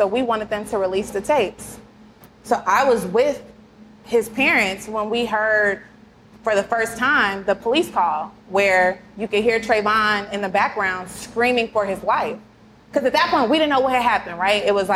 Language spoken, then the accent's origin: English; Kansas City, United States; I'm from Kansas City. It's always top 10 murder rate